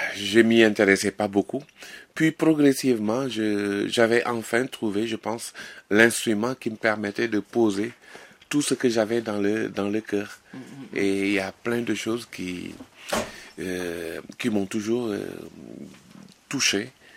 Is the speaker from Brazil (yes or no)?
no; Dakar, Senegal; born there; Oui, je suis né à Dakar.